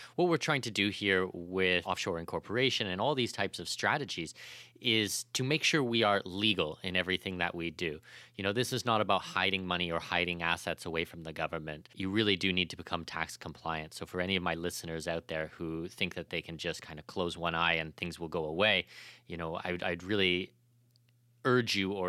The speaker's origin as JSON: {"language": "English", "country": "Canada", "also_born_or_lived": "Australia", "said": "I'm Canadian, you know, and I lived in Australia"}